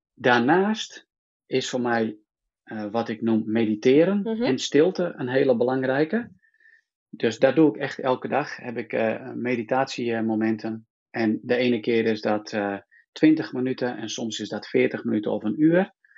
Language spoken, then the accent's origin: Dutch; South Africa; En ben uiteindelijk weer teruggegaan naar Zuid-Afrika, waar we vandaan komen. Waar ik geboren ben.